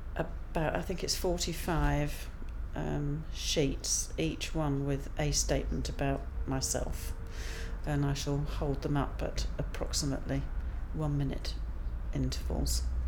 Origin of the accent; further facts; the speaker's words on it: Croydon, London, United Kingdom; also born or lived in Streatham / North East England; now in West Midlands, United Kingdom; No, I was born in Streatham, lived most of my life in Croydon, really.